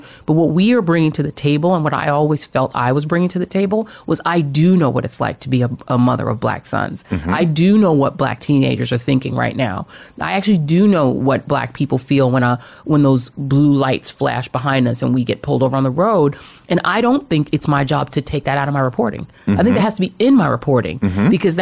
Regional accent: Colorado, United States; I grew up in Colorado. I know the Midwest. Okay, I grew up in country where everybody had guns in their house.

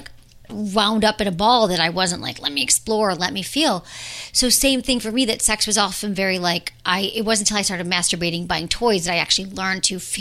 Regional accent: Michigan, United States; accent: Michigan; or how could, pot with my Michigan accent.

